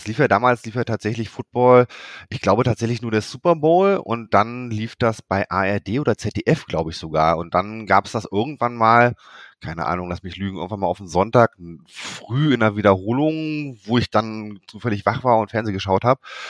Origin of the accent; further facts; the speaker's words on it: Lower Saxony, Germany; now in Bielefeld, Germany; Tatsächlich aus Mitteldeutschland. Also ich bin in der Nähe von Wolfsburg aufgewachsen, lebe jetzt mittlerweile in Ostwestfalen, in Bielefeld.